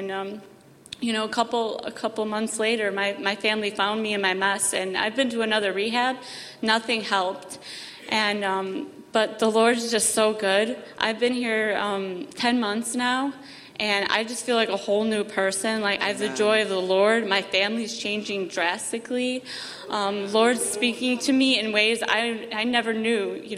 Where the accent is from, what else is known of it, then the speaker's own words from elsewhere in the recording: Chicago, Illinois, United States; Sorry, I'm nervous. I'm 27. I'm from Chicago, Illinois. I grew up Catholic. My parents are from Poland, very religious people.